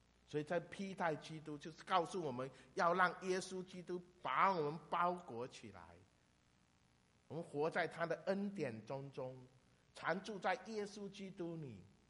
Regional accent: China; 我是来自中国大陆的

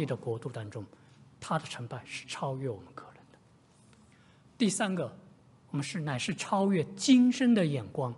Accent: China; 我从中国来，我到现在还是比较习惯用公里，我还不太习惯用 mile 的这个数。

